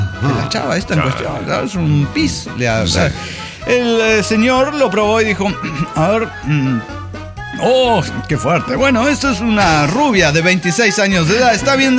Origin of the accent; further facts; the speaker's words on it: Guadalajara, Jalisco, Mexico; de Guadalajara, Guadalajara.